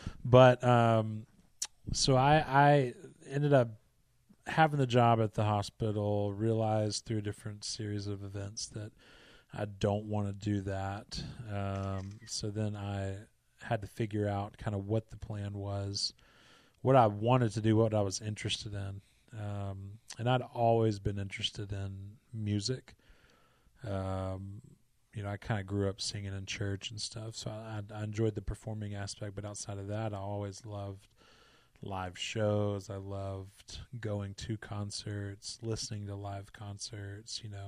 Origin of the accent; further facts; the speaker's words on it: Selma, Alabama, United States; also born or lived in Macon; Born in Macon, Georgia. That's a good place to be born. Yeah, and then lived there for a few years. Moved over to Selma, Alabama.